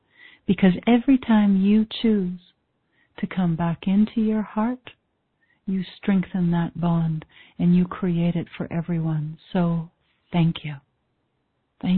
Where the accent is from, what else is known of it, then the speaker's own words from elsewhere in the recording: Canada; It's all these Canadians. I'm Canadian.